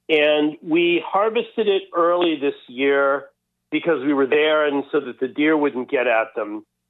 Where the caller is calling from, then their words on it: Great Barrington, Massachusetts, United States; I am calling from Great Barrington, Massachusetts, Western Mass.